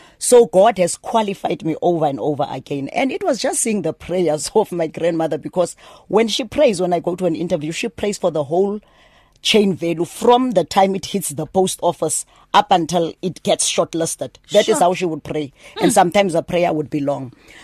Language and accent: English; Kimberley, Northern Cape, South Africa; is a child of God. I was born and bred in Kimberley, Northern Cape, and in Wordgap.